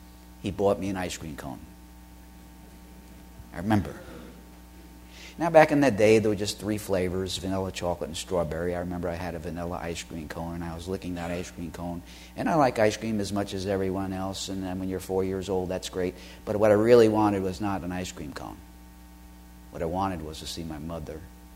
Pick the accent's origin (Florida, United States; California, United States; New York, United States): New York, United States; Brooklyn; also born or lived in Williamsburg, Brooklyn; just turned 4 years old when my parents moved from Williamsburg, Brooklyn, to Coney Island, Brooklyn. I grew up on the Midway.